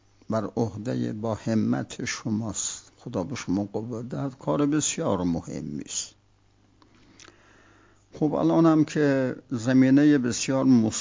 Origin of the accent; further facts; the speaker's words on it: South Khorasan, Iran; چون ما ایرانیم، ایران انقلابی،